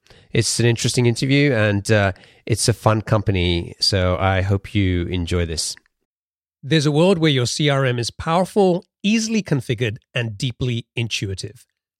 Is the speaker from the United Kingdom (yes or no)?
yes; United Kingdom; now in Seattle, United States; I'm a Brit living in Seattle.